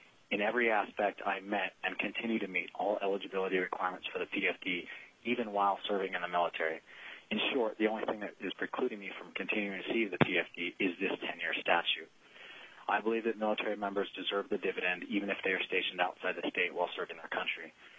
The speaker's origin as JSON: {"language": "English", "region": "Alaska", "country": "United States", "tie": "born or raised there", "said": "I grew up in Alaska, as I said, since I was 4 years old in 1983. I'm currently 32, and I have an unbroken Alaskan residency for 28 years."}